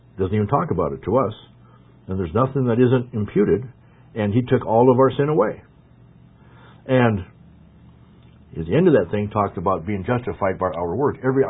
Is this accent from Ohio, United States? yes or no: yes; Ohio, United States; now in South Dakota, United States; I'm not from Ohio anymore, where people out there just have massively powerful religions.